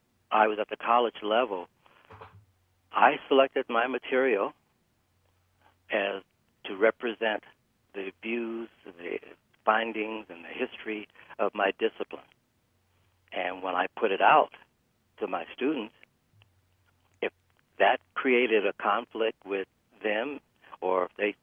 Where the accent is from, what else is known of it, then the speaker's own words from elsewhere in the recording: Detroit, Michigan, United States; 5 years old, I'm born and raised in Detroit, the Midwest.